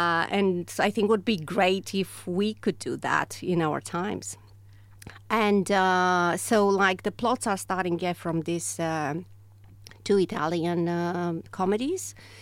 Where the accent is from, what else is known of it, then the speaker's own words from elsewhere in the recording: Romania; English is a second language; in Romania, where I'm from